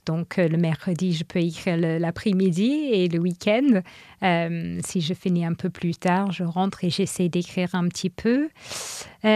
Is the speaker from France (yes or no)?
no; England, United Kingdom; also born or lived in Northern Ireland; j'ai grandi en Angleterre. Et puis, comme ma mère est nord-irlandaise, mes parents sont retournés là-bas.